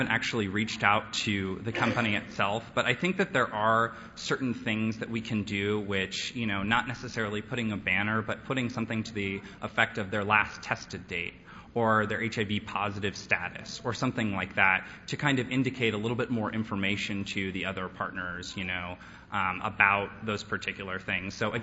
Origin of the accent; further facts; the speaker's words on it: California, United States; But as a Californian, and I am a very stereotypical Californian, I like to think of my job actually as a surfer on a massive wave.